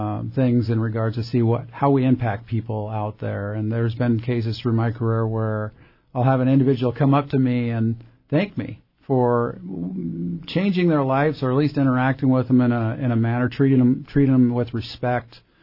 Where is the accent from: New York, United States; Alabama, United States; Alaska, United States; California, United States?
Alaska, United States; Born and raised Southeast. I've always been partial to Southeast, growing up in the Southeast. I love the outdoors. I love hunting and fishing. And, I'm just used to the environment here in our region. I just love Southeast Alaska.